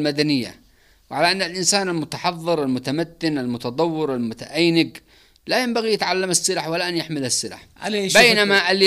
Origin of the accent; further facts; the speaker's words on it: Yemen; لا يوجد في غزة جبال زي ما عندنا في اليمن